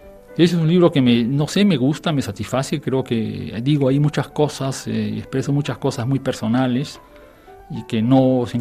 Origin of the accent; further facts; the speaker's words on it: Peru; Es falso, yo no soy apátrida. Yo soy peruano y peruanísimo.